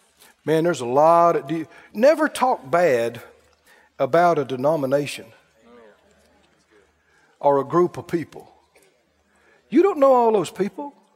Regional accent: Mississippi, United States; accent: drawl; And somebody asked me where I grew up, and I told them Mississippi.

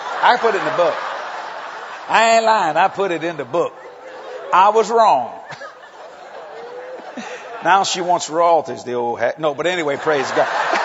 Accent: Louisiana, United States; Most people say, he's just a wild man. I am wild. I'm a radical. I'm a Cajun. There ain't nothing like being a Cajun.

